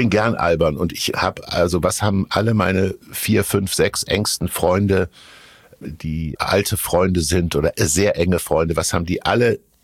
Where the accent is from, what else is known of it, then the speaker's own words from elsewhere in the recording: Kassel, Hesse, Germany; born there; Und wenn ich das nächste Mal in meiner Geburtsstadt Kassel bin